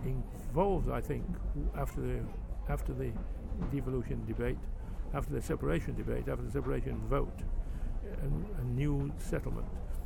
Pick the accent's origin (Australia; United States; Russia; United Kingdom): United Kingdom; England; I don't come from the Midlands. I come from the North. Peak District in the North.